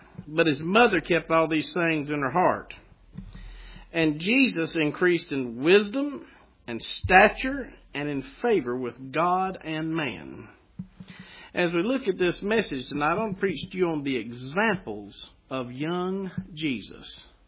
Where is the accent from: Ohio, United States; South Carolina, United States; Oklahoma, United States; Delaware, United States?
South Carolina, United States; Gaffney; And I know we're from Gaffney, but we're talking about Christianity-wise now, okay?